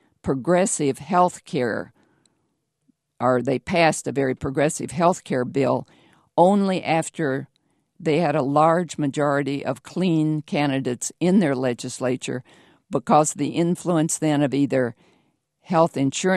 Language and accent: English; Lexington, Kentucky, United States; Lexington.